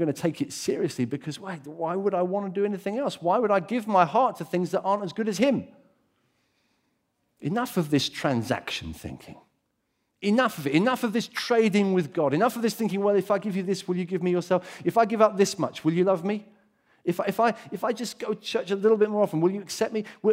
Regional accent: Brighton, South East England, United Kingdom; this is kind of a Brighton illustration because I grew up in Brighton and I see it like this

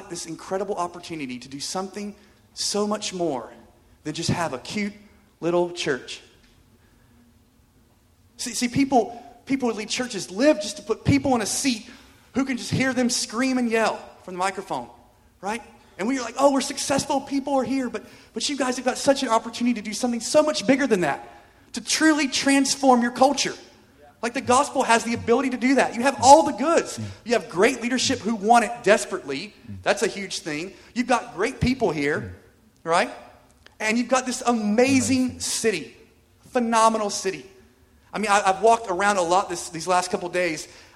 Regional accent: United States; accent: American; Thanks for listening to my American

